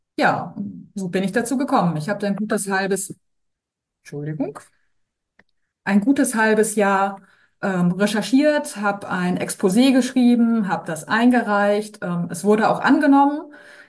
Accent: Northern Germany, Germany; weil ich bin Norddeutsche.

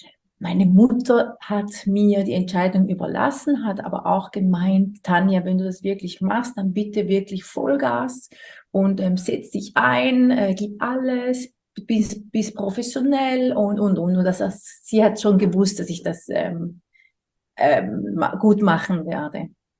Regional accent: St. Gallen, Switzerland; Ich war da bei Mondschein in St. Gallen, meinem Heimatort.

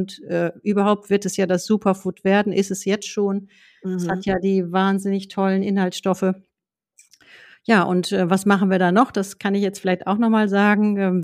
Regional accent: Dortmund, North Rhine-Westphalia, Germany; now in Wangerooge, Germany; ich bin 19 Jahre, komme ich aus Dortmund, habe ich da gelebt, aber ab da dann auch schon gleich Wangerooge.

